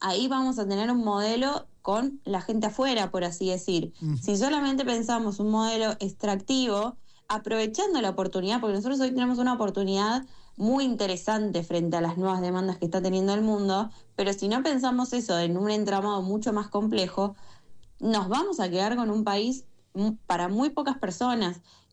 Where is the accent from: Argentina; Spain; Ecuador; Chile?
Argentina; de qué vamos a vivir nosotros los argentinos.